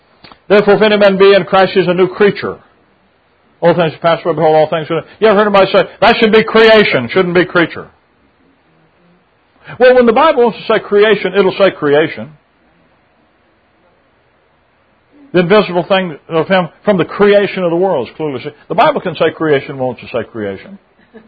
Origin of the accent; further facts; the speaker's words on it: the South, United States; I can't help being a Southerner.